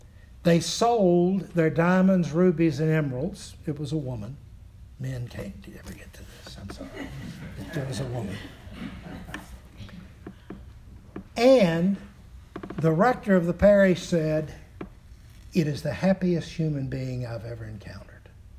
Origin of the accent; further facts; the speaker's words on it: Lexington, Kentucky, United States; In 1997, we happened to meet in my hometown of Lexington, Kentucky.